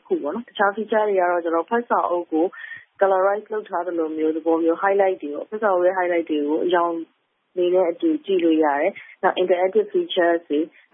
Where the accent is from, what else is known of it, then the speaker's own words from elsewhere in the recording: Yangon, Yangon Region, Myanmar; ကျွန်တော်ဆိုရန်ကုန်မှာပဲမွေးရန်ကုန်မှာပဲကြီး